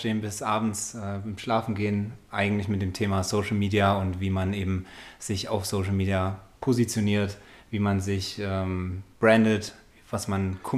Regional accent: Munich, Bavaria, Germany; Ich komme aus München

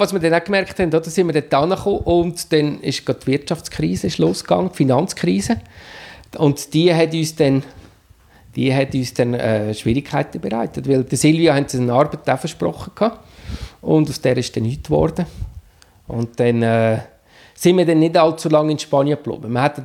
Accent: Steinhausen, Zug, Switzerland; also born or lived in Mexico / Spain; Und darum bin ich dann seit im April 2010 zurück in die Schweiz gekommen. Und wie das Schicksal so wird, wieder in Steinhausen, im Dorf, wo ich aufgewachsen bin.

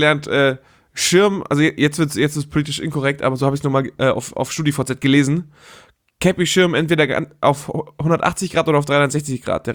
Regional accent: Poland

